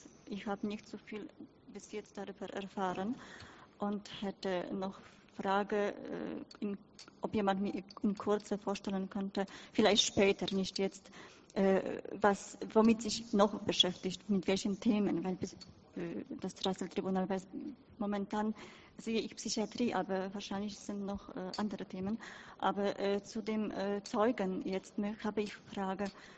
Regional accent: Poland; German is a second language; Ich komme aus Polen.

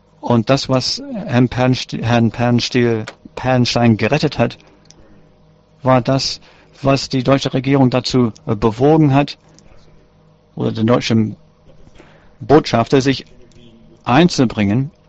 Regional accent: Israel; Ich komme auch aus Israel, wo es trotzdem sehr gute Menschen gibt.

